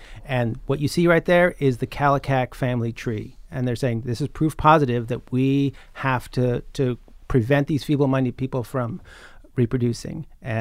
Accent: New Jersey, United States; she grew up not far where I grew up in Hunterdon County, New Jersey

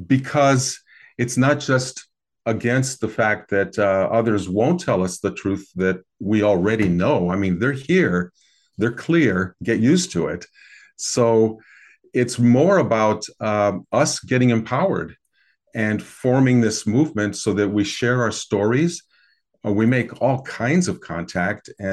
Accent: Midwest, United States; at least in the USA, where I grew up here in the Midwest and then in the 60s and 70s, you couldn't talk about it.

